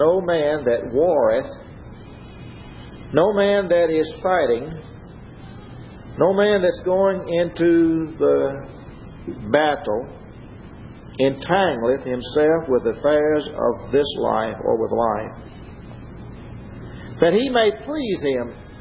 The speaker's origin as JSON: {"language": "English", "town": "Macon", "region": "Mississippi", "country": "United States", "tie": "born there", "said": "I was way out in California, and I was born down here in Macon, Mississippi, just 35 miles from here."}